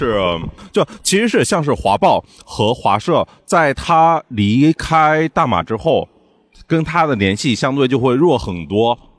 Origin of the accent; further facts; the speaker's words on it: China; 我们在就是大陆长大的这批朋友80后们